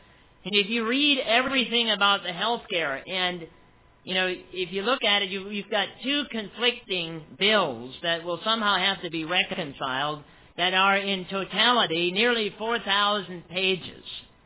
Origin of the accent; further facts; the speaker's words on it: New Bedford, Massachusetts, United States; And as a dear friend of mine that grew up when I was growing up in New Bedford used to say